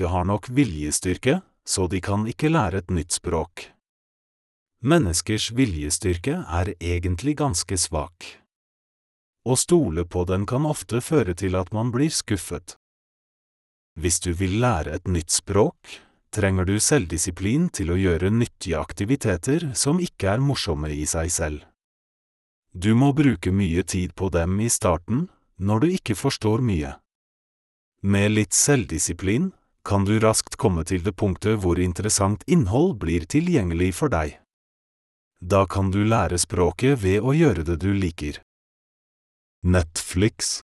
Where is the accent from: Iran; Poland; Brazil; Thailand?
Poland; Norwegian is a second language; now in Norway; I 9 måneder mens jeg var hjemme i Polen, hørte jeg på enkle historier og podkastet